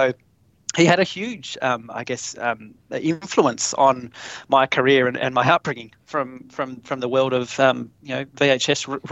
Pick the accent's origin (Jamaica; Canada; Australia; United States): Australia; Tasmania; growing up in Tassie